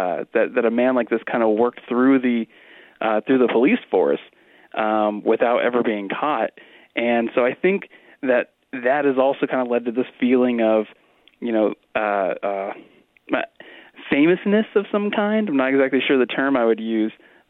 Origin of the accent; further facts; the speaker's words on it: Exeter, California, United States; I think so, because, you know, I grew up in Exeter, so a lot of folks around here have, you know, always said like, well, you know, Exeter is a very special place.